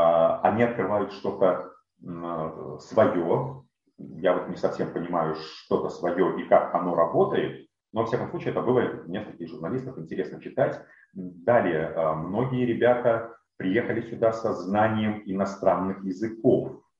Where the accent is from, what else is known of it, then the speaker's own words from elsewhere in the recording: Belarus; now in Ukraine; Чаще всего люди спрашивают не кто ты по национальности, я белорус, они спрашивают, а где, в какой точке ты сейчас находишься? Я в Украине.